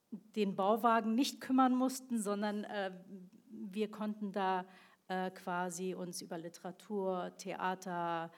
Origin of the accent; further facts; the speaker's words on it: Berlin, Germany; Also ich bin ja im Wedding aufgewachsen